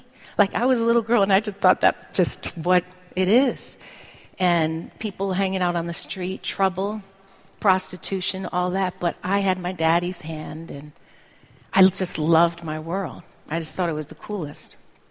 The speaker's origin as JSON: {"language": "English", "town": "Brooklyn", "region": "New York", "country": "United States", "tie": "born there", "said": "I was born in Brooklyn on December 18th, 1969. Long, long time ago. I'm going to be turning 45 this year."}